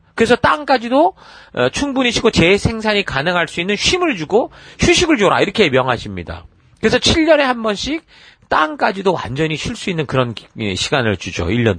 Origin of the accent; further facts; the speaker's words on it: South Korea; now in Australia; 우리는 한국인으로서 지금 호주에서 우리 사회가 미국과 같이 다양한 그 다민족 국가의 현실 속을 살아가고 있는데